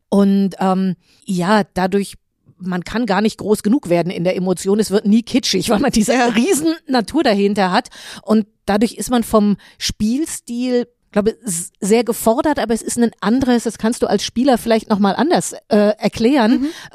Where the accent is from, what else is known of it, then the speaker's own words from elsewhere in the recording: Berlin, Germany; einer Großstadt wie in Berlin, wo ich groß geworden bin